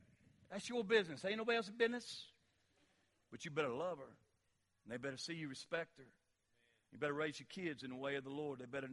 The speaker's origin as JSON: {"language": "English", "country": "United States", "said": "Because I'm an American."}